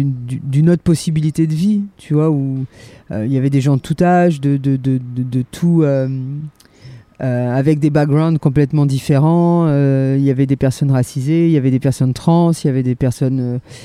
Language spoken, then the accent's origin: French; Monaco; born there; la ville dans laquelle j'étais né, puisque je suis né à Monaco, donc c'était quand même très hétéronormé, très bourge